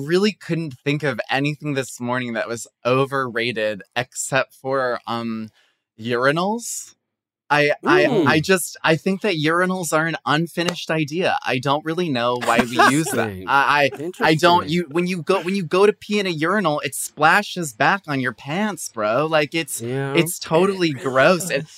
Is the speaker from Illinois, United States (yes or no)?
yes; Chicago, Illinois, United States; I'm from Chicago and we used to watch that as a family.